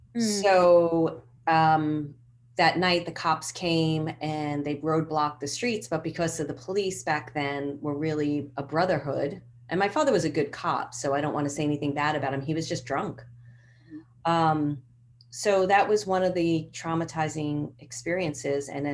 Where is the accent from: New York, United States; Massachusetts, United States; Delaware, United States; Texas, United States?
New York, United States; New York City; my neighborhood, I grew up in Bay Ridge, and it's a very tight knit neighborhood where you hang out with like 100 kids.